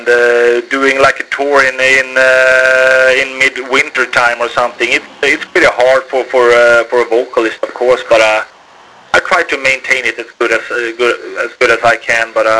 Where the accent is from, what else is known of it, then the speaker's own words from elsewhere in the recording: Trollhättan, Västra Götaland, Sweden; when they played in my hometown at Trollhättan.